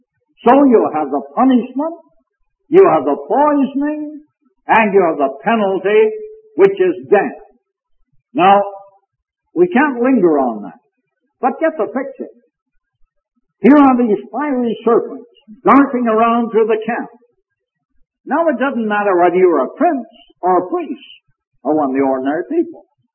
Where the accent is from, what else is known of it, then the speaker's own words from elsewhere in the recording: Canada; Now, being a Canadian, I was not reared on hot biscuits for breakfast.